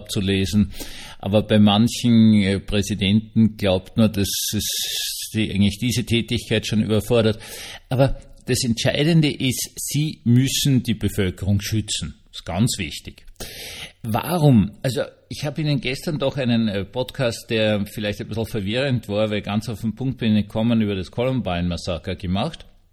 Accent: Vienna, Austria; Also, ich bin ja Österreicher, Wiener, unmittelbar neben dem Schloss Schönbrunn aufgewachsen.

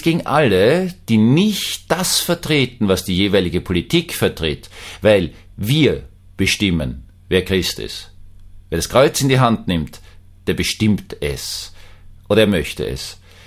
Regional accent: Vienna, Austria; Jetzt sage ich Ihnen als Österreicher, und ich bin allein schon seit 300 Jahren Wiener, meine Vorfahren sind bereits unter dem Prinzen Eugen nach Wien gekommen, haben bei den Türkenkriegen mitgespielt

